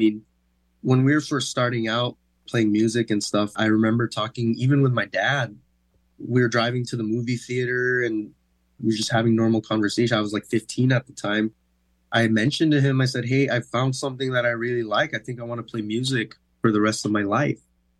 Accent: San Diego, California, United States; Even growing up in San Diego, there was all this talk within our culture of being a coconut

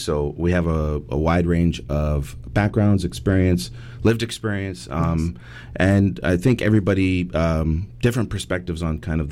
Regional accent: New Westminster, British Columbia, Canada; Surrey's awesome, too, but New West is my hometown.

